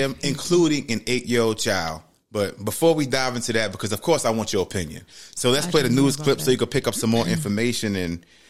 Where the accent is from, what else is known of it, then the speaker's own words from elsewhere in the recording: New York City, New York, United States; it's situations like that that play a part in why I'm from New York City.